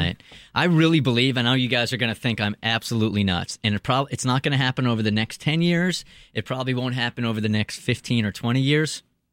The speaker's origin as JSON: {"language": "English", "country": "United States", "said": "I, as an American, am so proud of the way these guys are playing"}